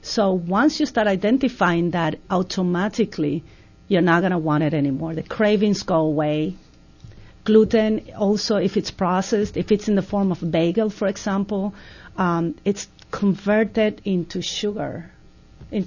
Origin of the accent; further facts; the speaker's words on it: Spain; I am from Spain, so there's a love of bread in every meal except breakfast.